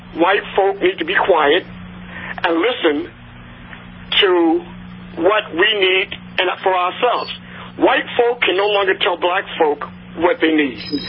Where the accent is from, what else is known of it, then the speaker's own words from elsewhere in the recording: United States; Number one, I grew up in America. America was founded on inequality.